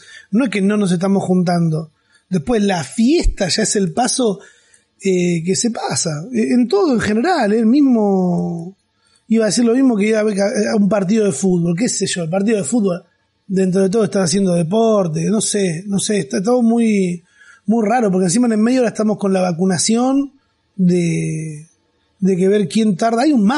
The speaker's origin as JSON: {"language": "Spanish", "country": "Argentina"}